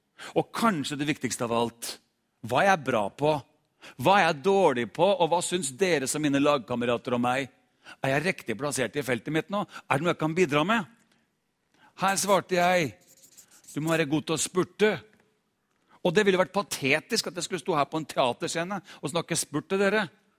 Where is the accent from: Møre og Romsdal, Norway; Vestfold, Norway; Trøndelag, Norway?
Vestfold, Norway; Larvik; jeg kommer fra Larvik